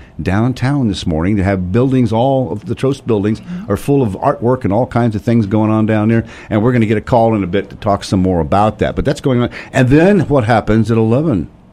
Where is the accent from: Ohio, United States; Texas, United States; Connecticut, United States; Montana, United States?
Texas, United States; Austin; When I grew up in Austin, La High was Bowie.